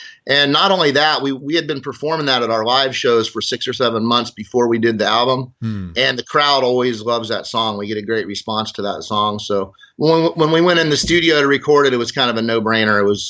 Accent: Tampa, Florida, United States; also born or lived in Dade City; Yeah, I grew up in, I kind of consider Tampa my hometown. That's where I grew up, went to school and, you know, spent a lot of my life.

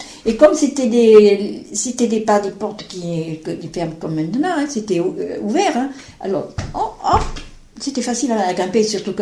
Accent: Piégut, Nouvelle-Aquitaine, France; born there; Je suis née à Piégut et j'ai 89 ans.

